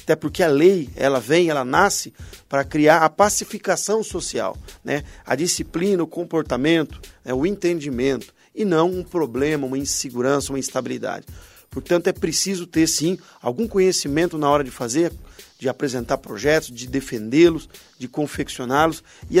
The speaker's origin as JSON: {"language": "Portuguese", "town": "Paranavaí", "region": "Paraná", "country": "Brazil", "tie": "born or raised there", "also_born_or_lived": "Antonina", "said": "voltei para Paranavaí, a minha terra natal, para poder disputar a eleição e deu tudo certo"}